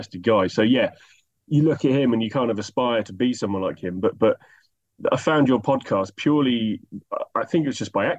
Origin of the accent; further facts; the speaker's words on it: Newbury, South East England, United Kingdom; now in Thatcham, United Kingdom; I live in Newbury, down in the south of England. No, I don't live in Newbury. I come from Newbury. I live in Thatcham, down in the south of England.